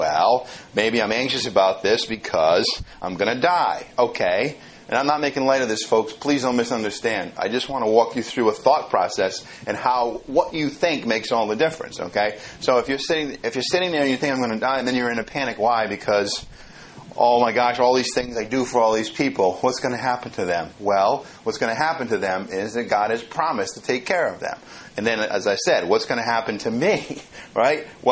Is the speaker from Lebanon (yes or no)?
no; Ireland; I'm Irish, so I'm a special case.